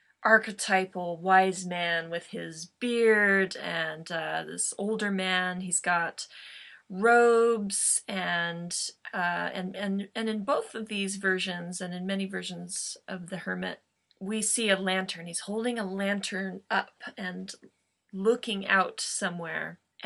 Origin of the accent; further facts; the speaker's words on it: Joshua Tree, California, United States; And I've just gotten back from Joshua Tree, my hometown, for a festival.